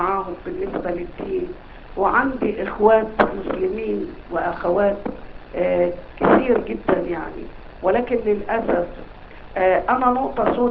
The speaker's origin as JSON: {"language": "Arabic", "country": "Saudi Arabia", "said": "الاصل انا سعودية"}